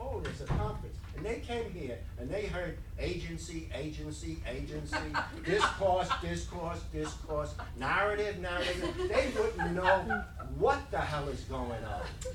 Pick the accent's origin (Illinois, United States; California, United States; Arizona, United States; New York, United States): New York, United States; Staten Island; … and I come from Staten Island, you know that place, right?